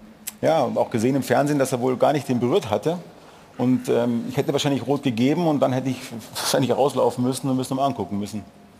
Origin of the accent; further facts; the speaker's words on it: Munich, Bavaria, Germany; ich komme ja aus München.